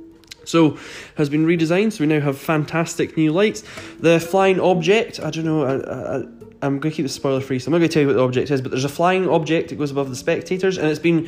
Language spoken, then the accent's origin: English; Scotland, United Kingdom; I say that obviously as a Scottish person, if you can't tell from my accent.